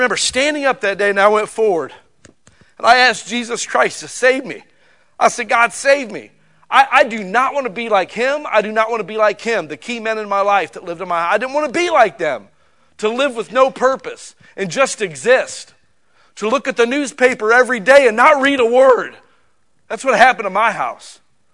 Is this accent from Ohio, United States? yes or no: yes; Akron, Ohio, United States; I'm from Akron, Ohio, the rubber capital of the world. Everybody worked at the factory.